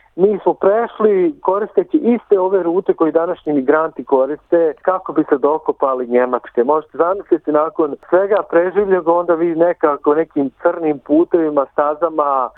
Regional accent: Zecovi, Republika Srpska, Bosnia & Herzegovina; born there; sam rođen u Zecovima, u mjesec zajednici sa najvećim brojem ubijenih žena i djece

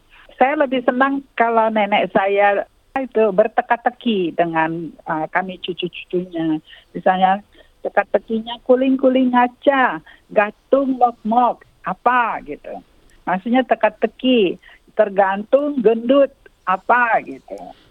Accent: Medan, North Sumatra, Indonesia; Saya dibesarkan di Medan, yaitu ibu kotanya Provinsi Sumatera Utara

